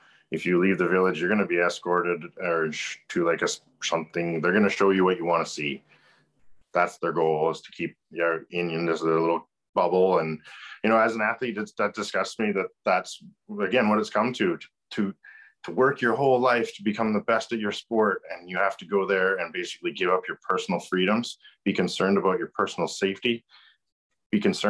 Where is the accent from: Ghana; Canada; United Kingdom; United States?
Canada; As a Canadian, too, we fund those teams.